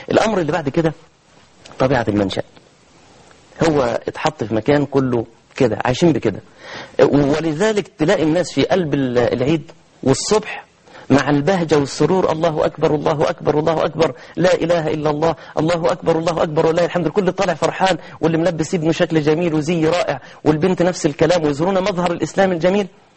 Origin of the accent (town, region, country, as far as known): Egypt